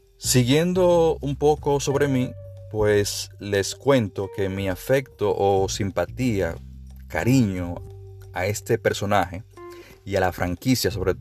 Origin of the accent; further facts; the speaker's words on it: Dominican Republic; soy de la República Dominicana. Nací y vivo en la República Dominicana. Sí, soy dominicano.